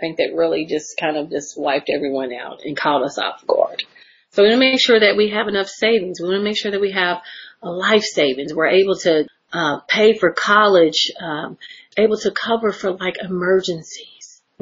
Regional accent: Louisville, Kentucky, United States; I'm born and raised in Louisville. I remember the Galleria, so, and the Fashion Club, and Wendy's was upstairs and all these things.

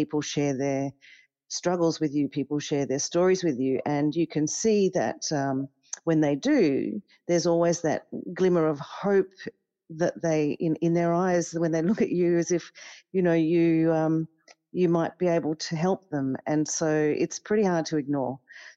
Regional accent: Papua New Guinea; So I was back in my home country in the last elections after a couple of decades working abroad, just going about my career, slowly coming back and reconnecting with the Pacific and then Papua New Guinea.

